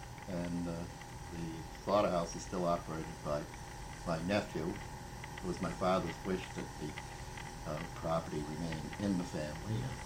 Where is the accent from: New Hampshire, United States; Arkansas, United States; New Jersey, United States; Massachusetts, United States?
Massachusetts, United States; Westport; I was born in Westport, November 2nd, 1909.